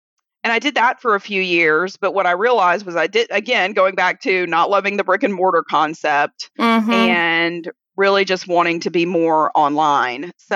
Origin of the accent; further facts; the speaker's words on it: the South, United States; I'm from the South, if you can't tell.